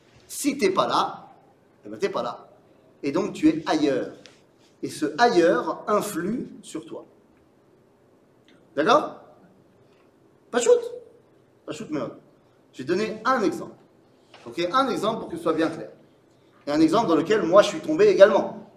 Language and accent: French; France; moi j'ai grandi en Israël, enfin j'ai grandi en France, j'avais mes enfants sont nés en Israël.